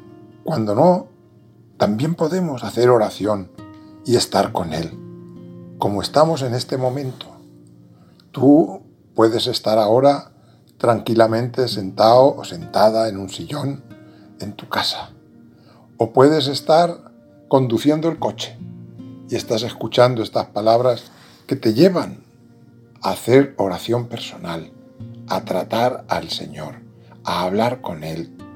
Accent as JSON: {"language": "Spanish", "region": "Castilla-La Mancha", "country": "Spain", "tie": "born or raised there", "said": "Una escena que yo había contemplado de pequeño en mi pueblo, un pueblo de La Mancha"}